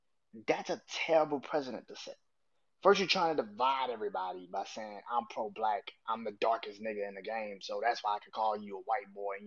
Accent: New Orleans, Louisiana, United States; And I'm from New Orleans, bruh. I know violence. I'm from New Orleans

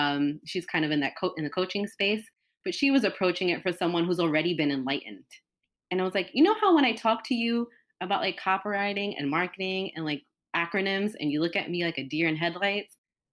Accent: Brooklyn, New York, United States; I'm from Brooklyn, and sometimes I'm very Robert De Niro in my language.

